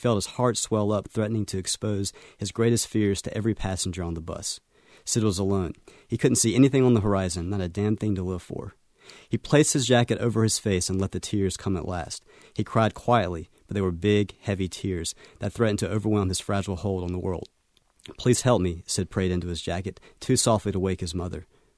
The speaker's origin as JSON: {"language": "English", "region": "the South", "country": "United States", "accent": "Southern", "said": "I was amazed by how many people told me that I was an idiot simply because of my Southern accent"}